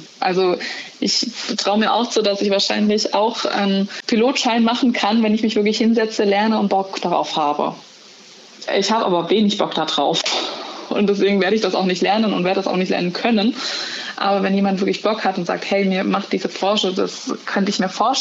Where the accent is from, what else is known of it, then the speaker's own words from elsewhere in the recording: Heidelberg, Baden-Württemberg, Germany; in meiner Heimat, in Heidelberg, da wo ich herkomme